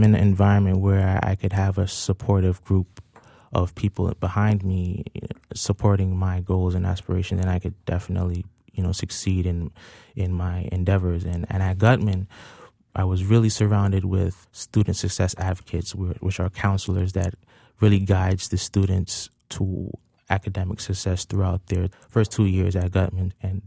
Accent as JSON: {"language": "English", "town": "Brooklyn", "region": "New York", "country": "United States", "said": "I'm from Brooklyn, New York, Canarsie, New York, in particular."}